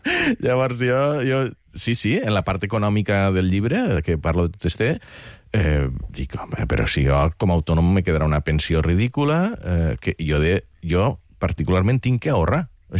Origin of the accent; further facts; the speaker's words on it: Catalonia, Spain; jo soc de les Terres de l'Ebre.